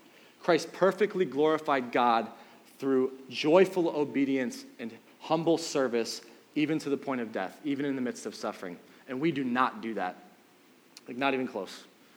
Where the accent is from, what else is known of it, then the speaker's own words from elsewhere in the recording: Cleveland, Ohio, United States; I'm not from Cincinnati. I'm from Cleveland. Love the Cavs.